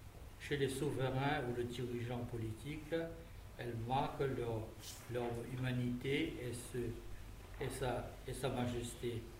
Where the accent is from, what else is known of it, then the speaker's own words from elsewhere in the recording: Guangdong, China; first language Cantonese; French is a second language; Je dirai d'abord le poème par ma langue maternelle, c'est-à-dire le parler de Canton, région du sud de la Chine.